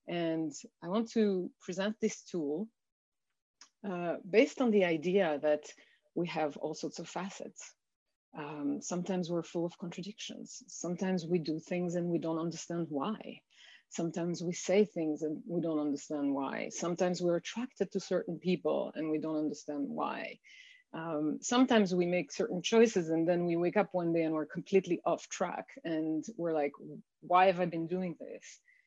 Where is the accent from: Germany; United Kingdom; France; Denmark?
France; also born or lived in New York / Hawaii / Mongolia / India; now in California, United States; I grew up in France. I lived in New York, in Hawaii, in Mongolia, in India, and now I'm in California.